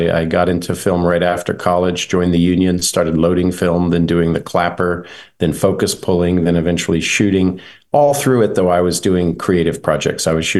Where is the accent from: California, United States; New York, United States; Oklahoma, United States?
Oklahoma, United States; born there; Well, I was born in Oklahoma because my mother's parents lived in Oklahoma City.